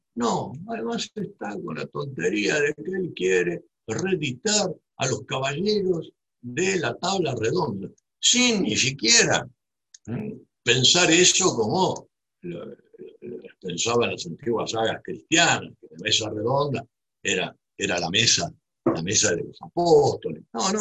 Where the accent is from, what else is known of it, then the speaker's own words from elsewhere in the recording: Buenos Aires, Argentina; No es que yo nací en Buenos Aires, yo soy porteño, con todo lo bueno y lo malo, pero soy porteño. No es que nací en la Argentina de casualidad, soy argentino.